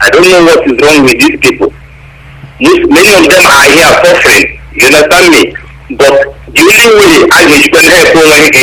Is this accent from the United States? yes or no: no; Imo, Nigeria; now in New Delhi, India; from Imo State. I'm calling from New Delhi.